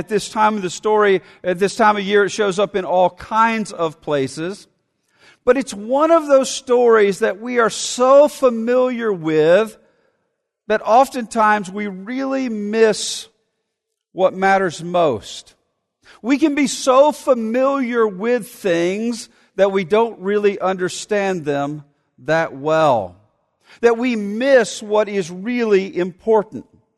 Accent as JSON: {"language": "English", "town": "Montgomery", "region": "Alabama", "country": "United States", "said": "from Montgomery, Alabama? Yeah. You went to Lee High School? Yeah."}